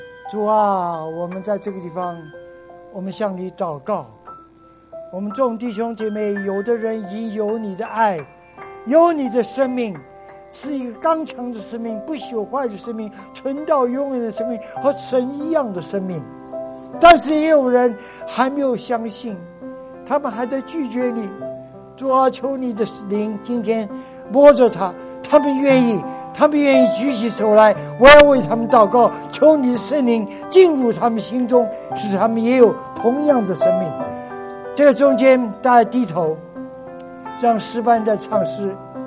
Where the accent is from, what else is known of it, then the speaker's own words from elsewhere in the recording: Zhejiang, China; now in Los Angeles, United States; 我是浙江人哦